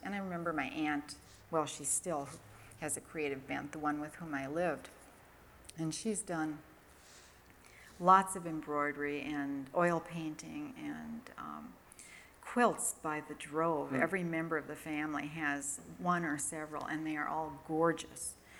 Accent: Sheboygan, Wisconsin, United States; Growing up in Sheboygan, on the edge of the city

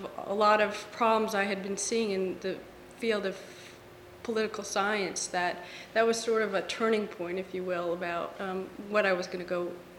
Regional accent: West Hartford, Connecticut, United States; also born or lived in Italy; I grew up mainly in West Hartford and Glastonbury, Connecticut, which is just outside Hartford, and went to public school through high school there. Then I went to St. Lawrence University

